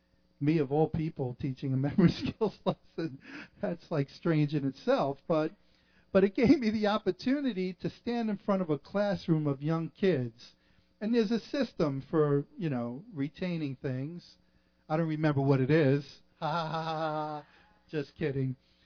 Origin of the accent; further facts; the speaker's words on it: Brooklyn, New York, United States; We come from Brooklyn, New York. I said, oh, that's where I'm from.